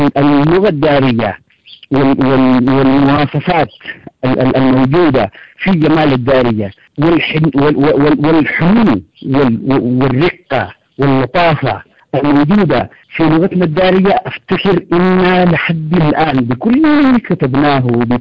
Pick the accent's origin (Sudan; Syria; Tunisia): Sudan; أنا كإنسان سوداني